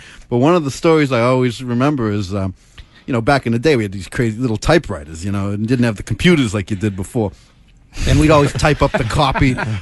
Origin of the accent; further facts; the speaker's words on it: Cambridge, Massachusetts, United States; I grew up in Cambridge